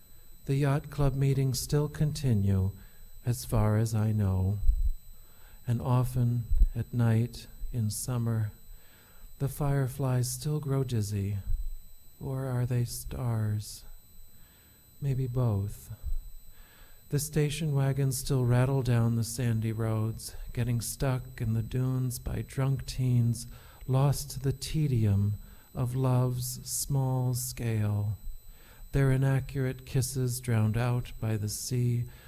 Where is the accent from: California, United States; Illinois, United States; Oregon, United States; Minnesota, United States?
Minnesota, United States; Minneapolis; I'm 42, so the early memories that I have growing up in America was the Vietnam War.